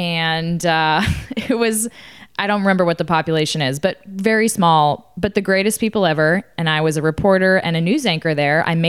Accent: Austin, Texas, United States; I grew up in Austin, Texas, and I went to college at TCU

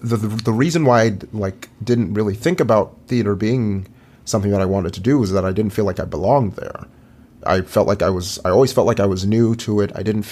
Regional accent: Huntsville, Alabama, United States; In Huntsville, Alabama.

